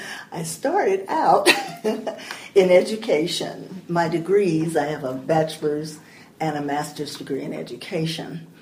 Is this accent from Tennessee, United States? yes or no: no; Chicago, Illinois, United States; I grew up in Morgan Park, a suburb of Chicago, Illinois. Our little street was four blocks long